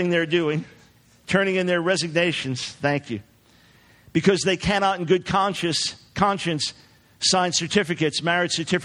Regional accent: New York, United States; And of course, the state of New York, my home state, has now passed this as law.

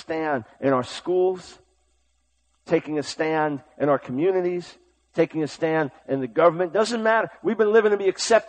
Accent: United States; As an American, they're your sins, they're my sins.

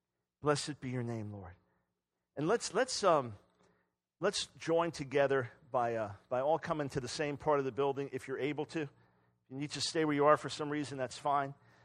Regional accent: New York, United States; being on the radio every day in New York, being a New Yorker myself

